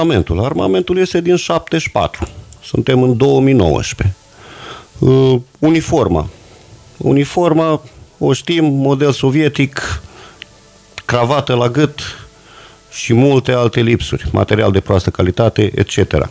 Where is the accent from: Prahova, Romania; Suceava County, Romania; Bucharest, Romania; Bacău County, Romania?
Suceava County, Romania; Suceava; Da, sunt sucevean, sunt din municipiul Suceava